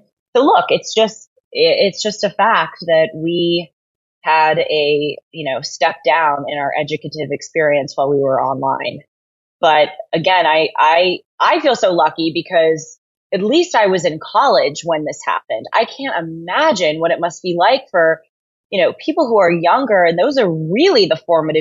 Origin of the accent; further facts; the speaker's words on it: Los Angeles, California, United States; I came in as a progressive liberal because I grew up in Los Angeles, and that was kind of the accepted view there.